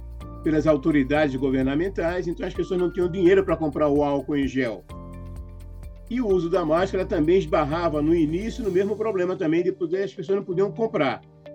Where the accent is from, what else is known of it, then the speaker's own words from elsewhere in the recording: Northeast Region, Brazil; now in São Paulo, Brazil; as pessoas das periferias aqui de São Paulo, grande parte delas vem da região Nordeste, de onde eu sou, inclusive.